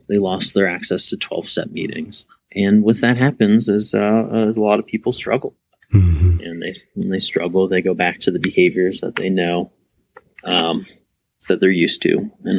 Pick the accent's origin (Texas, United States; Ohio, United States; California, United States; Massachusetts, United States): Ohio, United States; Youngstown; I grew up in beautiful Youngstown, Ohio.